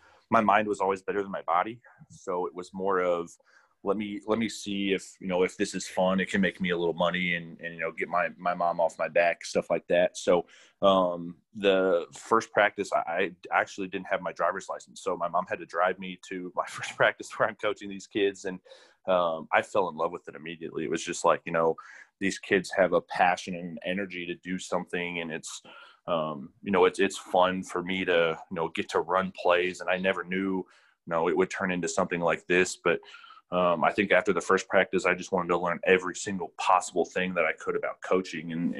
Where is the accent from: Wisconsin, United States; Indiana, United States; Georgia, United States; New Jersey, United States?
Indiana, United States; Columbus; I grew up in Columbus, Indiana, which is a smaller town about 45 minutes south of Indianapolis.